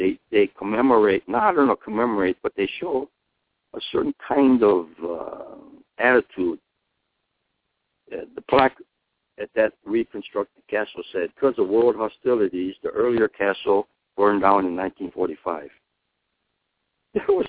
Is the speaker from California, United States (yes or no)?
yes; California, United States; he had a lot of joy in his life going to Japanese-American nurseries that were common where we grew up in Southern California.